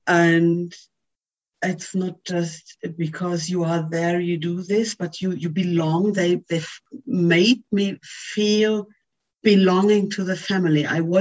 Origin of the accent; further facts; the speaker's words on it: Cologne, North Rhine-Westphalia, Germany; I'm from Cologne in Germany, which is a city with 1 million inhabitants. And there are no cows and tractors in my neighborhood.